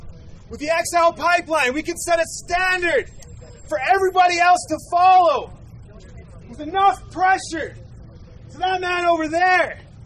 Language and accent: English; Fort McMurray, Alberta, Canada; I come from Ground Zero of the Tar Sands. Fort McMurray and Fort Chip.